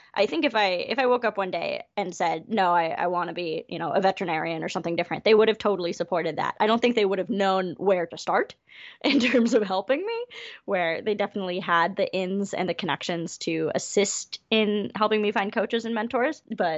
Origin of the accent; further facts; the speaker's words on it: Chicago, Illinois, United States; born there; Yeah, so I was born in Chicago